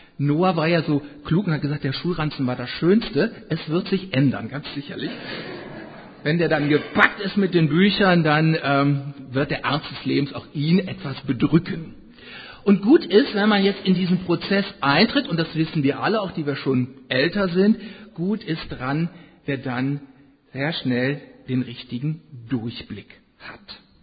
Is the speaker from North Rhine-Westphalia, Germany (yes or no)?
yes; North Rhine-Westphalia, Germany; Ich kenne das auch und wir rheinischen Kinder sind ja alle mal Idötzchen gewesen.